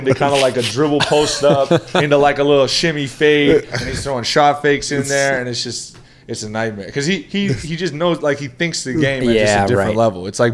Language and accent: English; Massachusetts, United States; I grew up watching Pierce a lot growing up in the Boston area